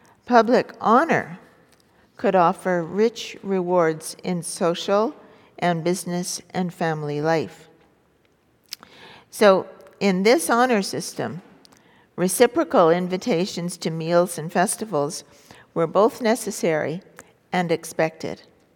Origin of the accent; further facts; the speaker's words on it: Montreal, Quebec, Canada; When I was a child, growing up in Montreal, I had a very small family.